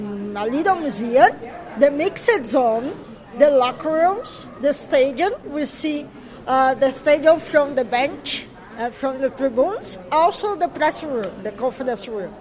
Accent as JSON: {"language": "English", "region": "Rio de Janeiro", "country": "Brazil", "second_language": "English", "said": "Yeah, I'm from Rio, and for me it's my home, my second home."}